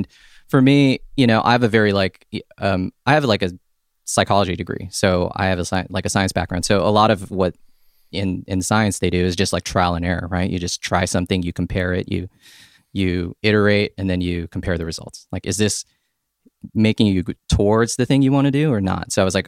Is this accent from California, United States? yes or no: yes; San Diego, California, United States; I grew up in San Diego. So San Diego, you know, like the area where I'm from is like where … is from, sure.